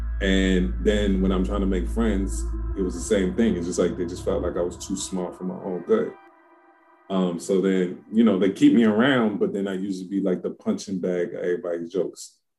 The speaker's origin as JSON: {"language": "English", "town": "New York City", "region": "New York", "country": "United States", "tie": "born there", "said": "I was born in Bed-Stuy. So when I was living out here, it was the apex of the crack era."}